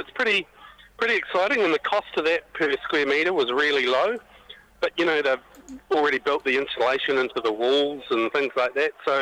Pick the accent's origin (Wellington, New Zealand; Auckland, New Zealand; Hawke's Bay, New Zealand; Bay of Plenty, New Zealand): Bay of Plenty, New Zealand; Rotorua; just visited a site actually in Rotorua, my hometown